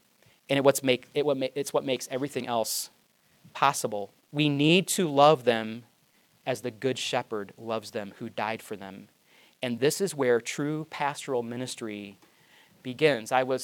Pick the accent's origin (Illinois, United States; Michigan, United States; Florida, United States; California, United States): Michigan, United States; Because I was from Michigan. That's where the real people live, right? Because we're Midwesterners.